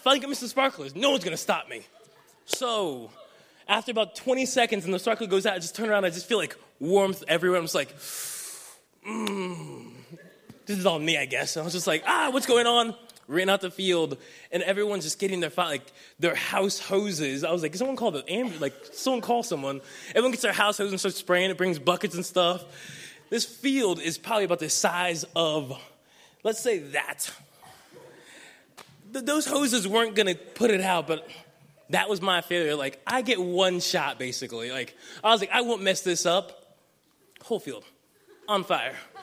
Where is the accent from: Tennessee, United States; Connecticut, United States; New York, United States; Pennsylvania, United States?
Pennsylvania, United States; I'm from Pennsylvania.